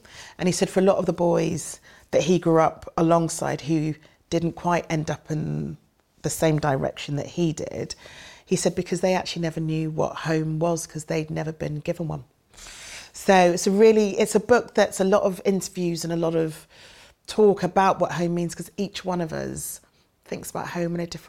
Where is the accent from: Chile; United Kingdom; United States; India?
United Kingdom; Being British, being British involves so many different factors, and it's about temperament as well. It's about our obsession with apologising for everything.